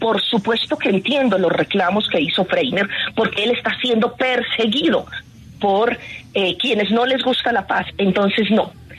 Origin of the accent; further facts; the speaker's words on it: Antioquia, Colombia; born there; el departamento donde yo nací, aquí en el departamento de Antioquia.